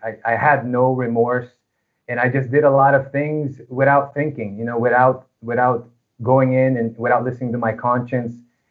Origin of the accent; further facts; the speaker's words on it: Virginia, United States; also born or lived in California / Chicago; I was born in California, and from California, you know, we lived all over the United States. We lived in Chicago. And finally settled and lived most of my life in the United States in Virginia.